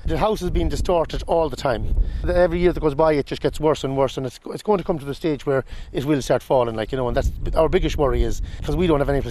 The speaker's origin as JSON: {"language": "English", "country": "Ireland", "said": "is Mayo and Donegal so different? We should be treated the same as the east of the country. Like, we're all Irish citizens."}